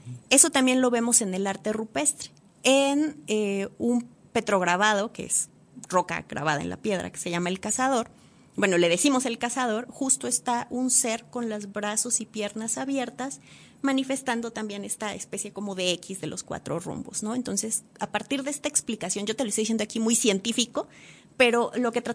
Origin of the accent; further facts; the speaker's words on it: State of Mexico, Mexico; now in Durango, Mexico; cuando yo llegué aquí, la primera vez vine en 2007. Yo no soy originaria de Durango, soy originaria del Estado de México.